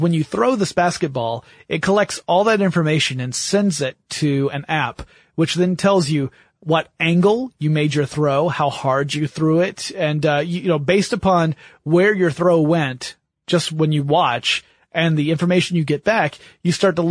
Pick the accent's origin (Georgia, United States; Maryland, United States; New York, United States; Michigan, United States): Georgia, United States; Atlanta; Yeah, and I grew up in the Atlanta area, so I'm not talking pro wrestling.